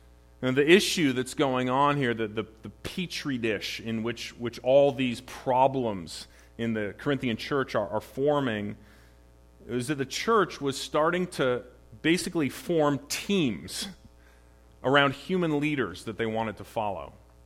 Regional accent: Canada; like growing up in Canada, I knew

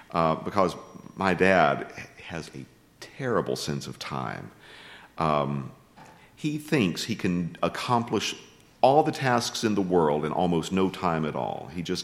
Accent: Newton, North Carolina, United States; He was pastor of Calvary Baptist Church in my hometown of Newton, North Carolina, for 35 and a half years.

